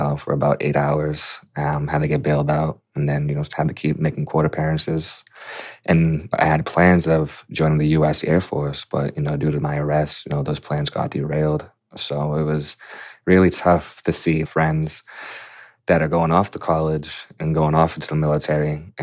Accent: Quincy, Massachusetts, United States; Back in 2011, I was a 17-year-old senior at Quincy High in Quincy, Massachusetts, my hometown.

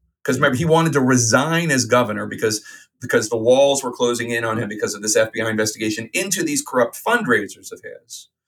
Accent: Philadelphia, Pennsylvania, United States; Ozzie Myers, who was my congressman at the time, as a little boy growing up in Philadelphia

